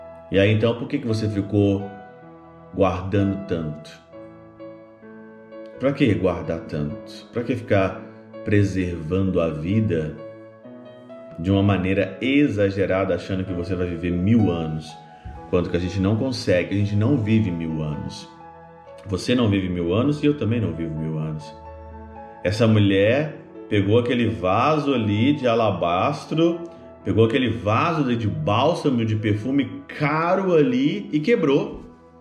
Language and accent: Portuguese; Minas Gerais, Brazil; eu como um bom mineiro, né? Eu, como criado, nascido em Minas Gerais, né, desde criança na igreja